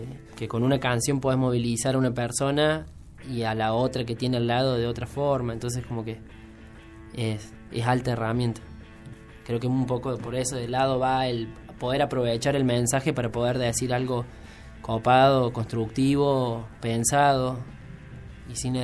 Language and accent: Spanish; Argentina; born there; porque somos personas que nacimos en Argentina